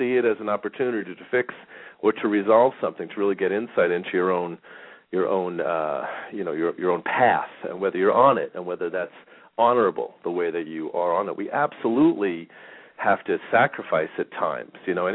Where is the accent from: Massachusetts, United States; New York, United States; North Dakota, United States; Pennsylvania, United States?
New York, United States; A lot of other nationalities, because I grew up in New York, Polish, Spanish.